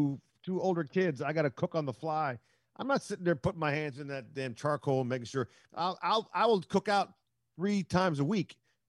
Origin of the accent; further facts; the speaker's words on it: Silver Spring, Maryland, United States; I'm from Silver Spring, Maryland. We don't do that a whole lot.